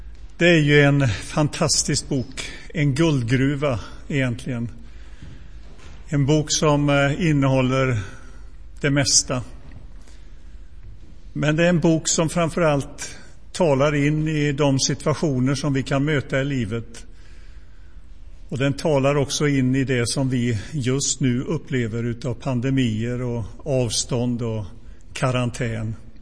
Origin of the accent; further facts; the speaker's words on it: Donsö, Västra Götaland County, Sweden; Som ni alla vet så växte jag upp på Donse. En ö i Göteborgs skärgård.